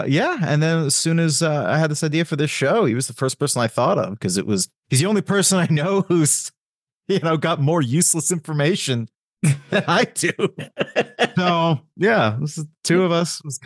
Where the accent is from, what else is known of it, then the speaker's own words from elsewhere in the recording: Massachusetts, United States; One of my gigs was I was like an understudy at this bar in my hometown outside of Boston that did an incredible trivia night every Tuesday.